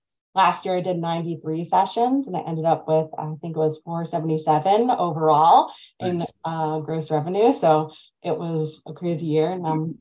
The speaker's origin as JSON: {"language": "English", "town": "Long Island", "region": "New York", "country": "United States", "lives_now": "Morgantown, United States", "said": "I live in Morgantown, West Virginia, although I'm from Long Island, New York. So I've lived in a lot of different places."}